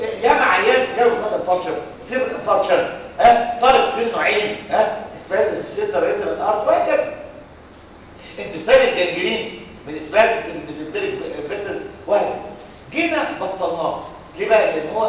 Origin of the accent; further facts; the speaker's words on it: Cairo Governorate, Egypt; والشقه اللي انا ساكن فيها في مدينه نصر